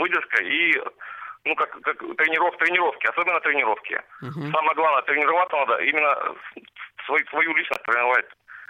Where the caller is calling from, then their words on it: Sakhalin Oblast, Russia; из Сахалина, север Сахалина.